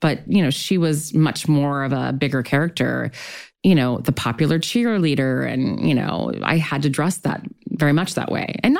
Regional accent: Long Beach, California, United States; I grew up in Long Beach. I, you know, went to normal school. I didn't go to private school. Like, we didn't have a lot of money.

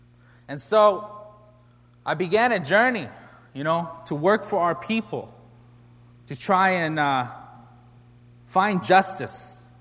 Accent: Northern Canada, Canada; I come from the Cree Nation in northern Canada, and as a young man growing up there

